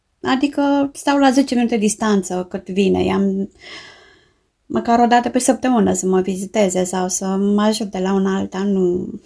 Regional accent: Ștefănești, Argeș, Romania; Eu am crescut la Ștefănești Argeș și acum eu stau cu Kilian Piteș, care este la 10 minute cu mașina distanță.

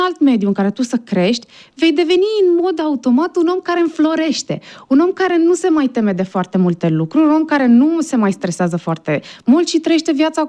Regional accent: Romania; un sondaj național cu privire la obișnuințele noastre de organizare ca români

